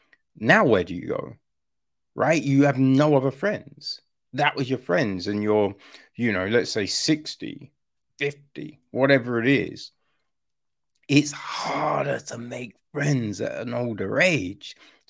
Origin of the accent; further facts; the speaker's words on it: Orpington, London, United Kingdom; Because she was in Orpington. I grew up in Orpington. That whole situation was long after I'd moved